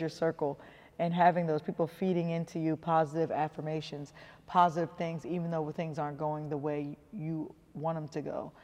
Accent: New Jersey, United States; I'm from Jersey, Philly area, so mm-hmm. when I was younger, he's coming out of Lower Merion High School.

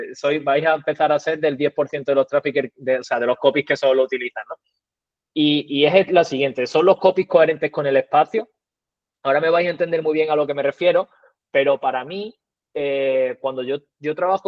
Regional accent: Andalusia, Spain; accent: Andalusian; soy andaluz, también por mi acento creo que muy del norte no soy, lo estaréis notando.

